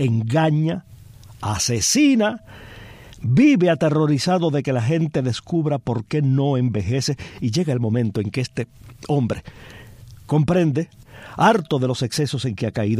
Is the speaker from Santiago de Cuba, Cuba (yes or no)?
yes; Palma Soriano, Santiago de Cuba, Cuba; Aquella noche de mi infancia, allá en Palma Soriano, yo no pude reprimir la inquietud que me produjo la película